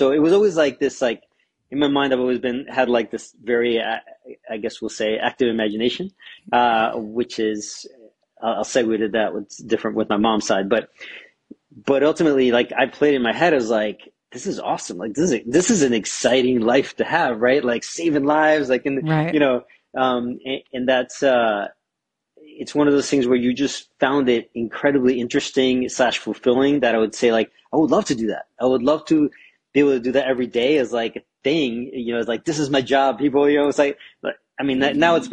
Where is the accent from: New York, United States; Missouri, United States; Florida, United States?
Missouri, United States; Springfield; born there; So Springfield, Missouri, which is like, I think every state in America has a Springfield, but right. I was born in Springfield, Missouri.